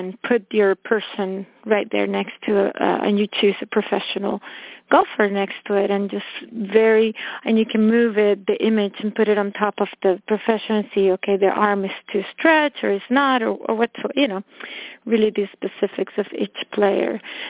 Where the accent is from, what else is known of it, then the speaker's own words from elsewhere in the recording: Costa Rica; I live in Costa Rica. I'm from Costa Rica, actually